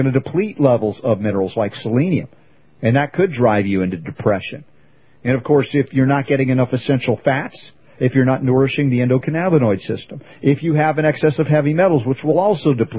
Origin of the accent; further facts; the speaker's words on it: the South, United States; also born or lived in North; Yeah, you know, the thing is, I grew up in the South much of my impressionable years, although I was from the North as a kid.